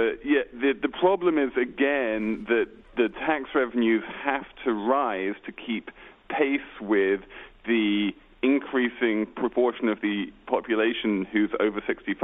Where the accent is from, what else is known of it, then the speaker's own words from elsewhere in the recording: United Kingdom; And all you need to do is look at my home country of the UK, which eliminated mortgage interest tax deductions about 10 years ago